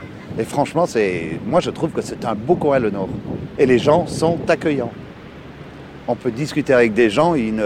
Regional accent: Luxembourg, Belgium; Belgique. Province de Luxembourg. On a quoi, 420 km, mais bon, c'est agréable.

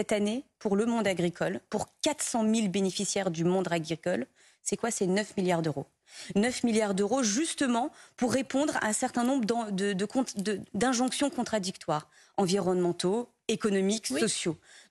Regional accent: France; Retrouvons un peu cette capacité à être fiers en tant que Français.

